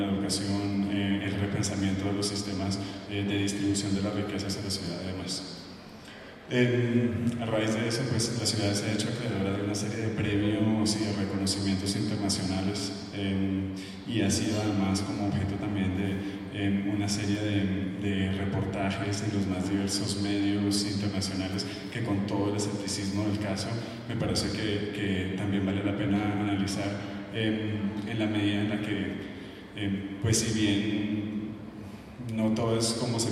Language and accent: Spanish; Guatemala; en parte siendo guatemalteco